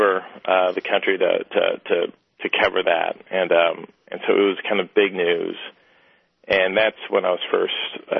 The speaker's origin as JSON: {"language": "English", "town": "Amarillo", "region": "Texas", "country": "United States", "tie": "born or raised there", "said": "Well, I grew up in Amarillo, Texas, which is, you know, wildly conservative and extremely extremely, you know, religious, but specifically a wave of Christian evangelism."}